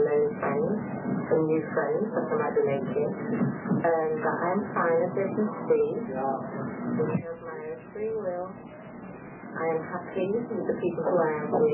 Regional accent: London, United Kingdom; London, England.

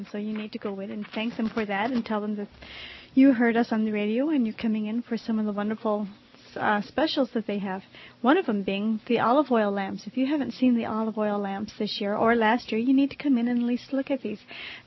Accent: New York City, New York, United States; And it was a wonderful time in my life as I grew up in the East. But I also remember in New York City getting roasted chestnuts from the vendors.

